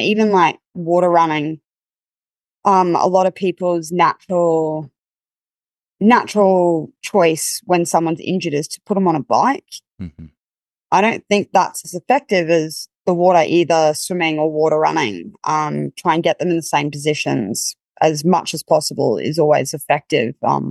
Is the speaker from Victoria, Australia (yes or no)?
no; Brisbane, Queensland, Australia; At least where I grew up in Brisbane, everyone swims. It's just a thing.